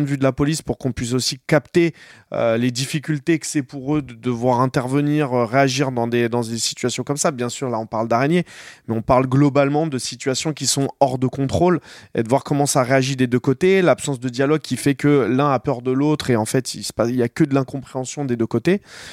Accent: Noisy, Île-de-France, France; moi j'ai grandi à Noisy

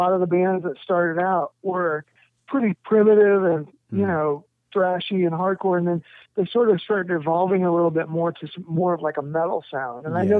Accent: Indiana, United States; And I'm from Indiana. My wife and I are both from Indiana.

